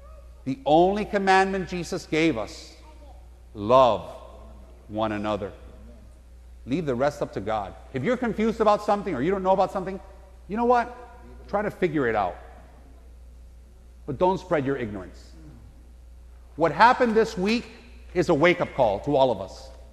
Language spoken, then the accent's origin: English; Miami, Florida, United States; You know, I grew up in Miami, and I've been in South Florida since I was 7 years old